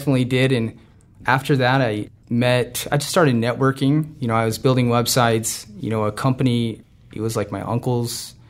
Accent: St. George, Utah, United States; So I grew up in St. George, Utah. Dad was not rich.

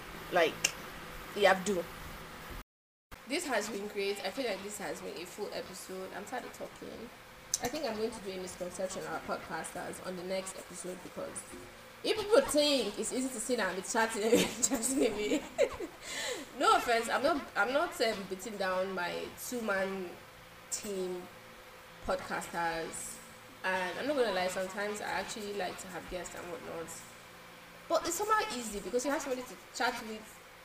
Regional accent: Nigeria; And honestly, I feel like as a Nigerian

